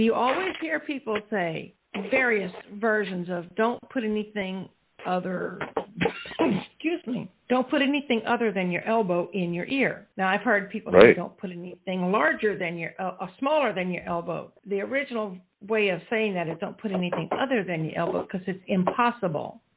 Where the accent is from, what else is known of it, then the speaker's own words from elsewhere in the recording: Walterboro, South Carolina, United States; This was in my hometown of Walterboro, South Carolina, which hasn't grown much in about 300 years. It's still a very small town, mostly farming community.